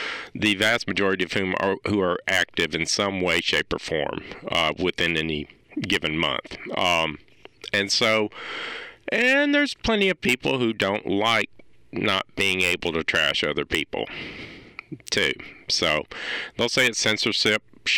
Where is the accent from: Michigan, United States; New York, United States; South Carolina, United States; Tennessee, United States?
Tennessee, United States; Nashville; now in Cookeville, United States; So I moved to Cookville, Tennessee from Nashville, which is my hometown, 10 years ago this year, actually.